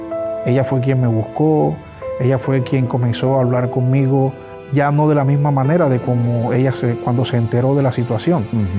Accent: Colombia; Pero en ese momento a nosotros como colombianos teníamos la exigencia de una visa de turista para poder entrar mínimo

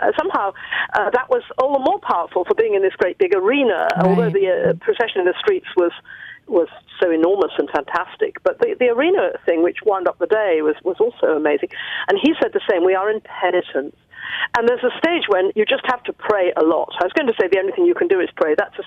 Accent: United Kingdom; And being British, nobody turned hair.

